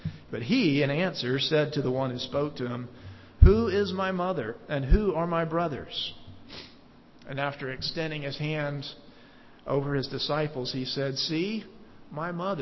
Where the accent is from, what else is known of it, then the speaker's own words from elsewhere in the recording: Birmingham, Alabama, United States; when I was a boy growing up in Birmingham, Alabama.